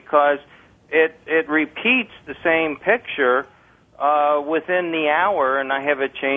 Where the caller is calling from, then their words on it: Pittsford, United States; From Pittsford.